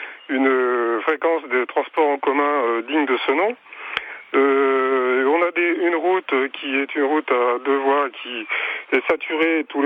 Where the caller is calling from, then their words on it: Pays de la Loire, France; Je suis pas d'Angers, je suis à côté d'Angers